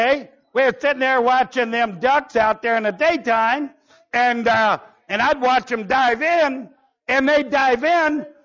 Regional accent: Lawrenceburg, Tennessee, United States; we'd be down there at in my hometown, Lawrenceburg, Tennessee

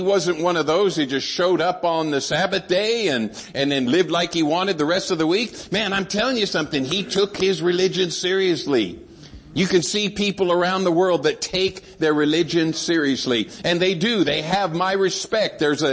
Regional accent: United States; It's like, man, the Lord was good, and I was born here, and I was able to have opportunity.

